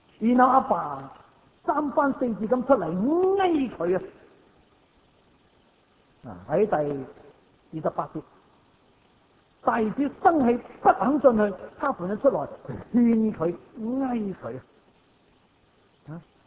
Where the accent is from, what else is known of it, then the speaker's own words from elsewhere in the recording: Shanghai, China; 我哋上海人有句说话话：手背又系肉，手掌又系肉。